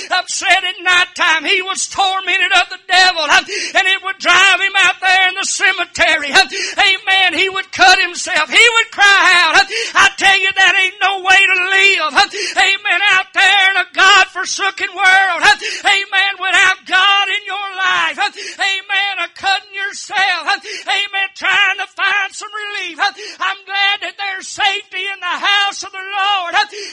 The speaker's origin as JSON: {"language": "English", "region": "Alabama", "country": "United States", "said": "I'm from Alabama originally. I wasn't raised in a holiness home."}